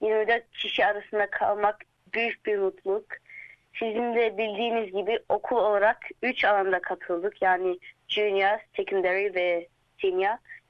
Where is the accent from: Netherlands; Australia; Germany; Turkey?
Australia; born there; Turkish is a second language; Avustralya doğumluyum. Türkçe öğrenmeyi çok seviyorum.